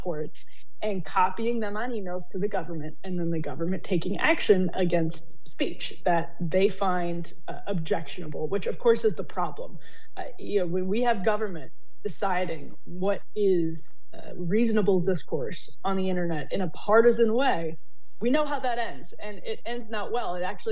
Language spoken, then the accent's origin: English; United States; It is uncomfortable as an American.